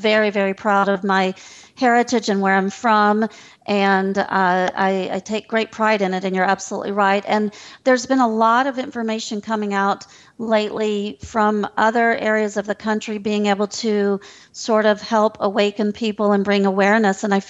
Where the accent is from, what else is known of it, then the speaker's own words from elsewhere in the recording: Mississippi, United States; I'm from the South, and I'm from Mississippi, and we were told that quite a few of us were going to hell too.